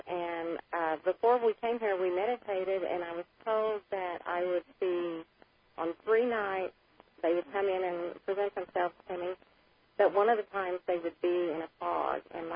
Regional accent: Oklahoma, United States; from Oklahoma.

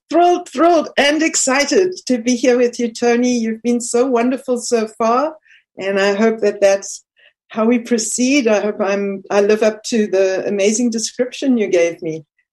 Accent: South Africa; moved away; Growing up in South Africa was not easy. I was 5 years old when the Sharpeville massacre happened, and that was a turning point in the history of South Africa.

